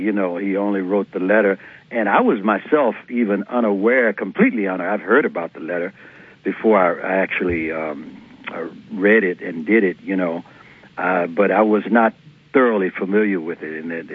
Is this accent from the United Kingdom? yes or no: no; Chicago, Illinois, United States; My hometown, Chicago, Illinois.